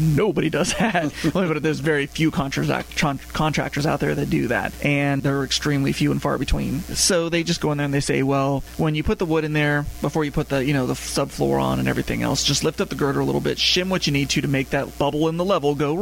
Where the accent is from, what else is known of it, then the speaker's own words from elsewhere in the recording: Colorado, United States; I grew up in Colorado. I loved it.